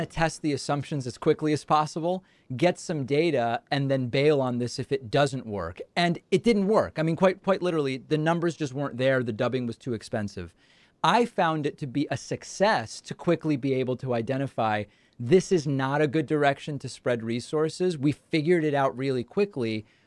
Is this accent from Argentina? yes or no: yes; Argentina; I'm from Argentina, and I thought, there's some demand for this.